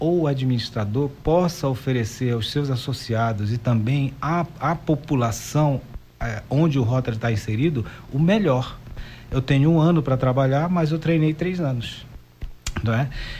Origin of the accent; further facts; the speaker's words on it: Belém, Pará, Brazil; Eu sou de Belém.